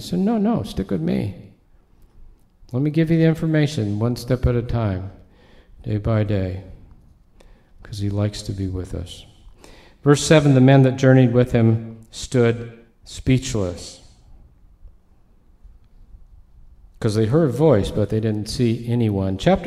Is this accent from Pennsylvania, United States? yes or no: no; Idaho, United States; When I was a kid growing up in Idaho, we had cattle prods